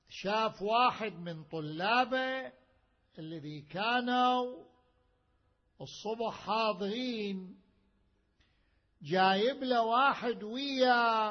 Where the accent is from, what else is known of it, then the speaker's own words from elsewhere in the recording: Najaf, Najaf Governorate, Iraq; كانت وسائل التبريد عندنا بالنجف سراديب، سرداب تحت الأرض